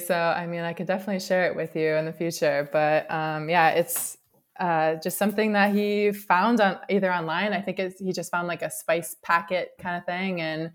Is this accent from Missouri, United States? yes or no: no; Wisconsin, United States; So I am from Wisconsin